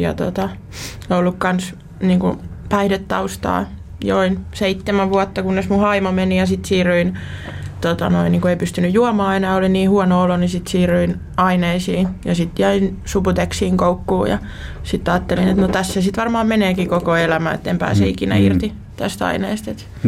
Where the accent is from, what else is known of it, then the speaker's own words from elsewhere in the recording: Turku, Southwest Finland, Finland; mä oon Turusta kotoisin.